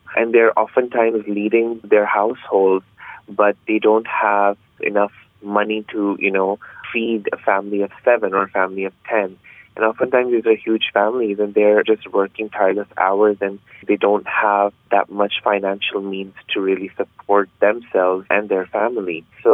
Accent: Pakistan; now in United States; So I'm actually originally from Pakistan. So I'm a journalist there. I also host my talk show in Pakistan. And right now I'm in Hawaii doing my PhD.

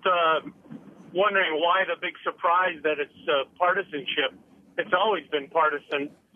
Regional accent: Canada; I'm Canadian

